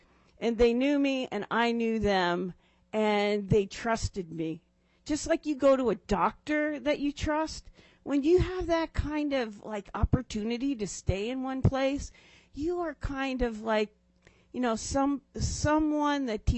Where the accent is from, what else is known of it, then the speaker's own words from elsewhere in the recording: Fairbanks, Alaska, United States; I'm from Fairbanks, Alaska.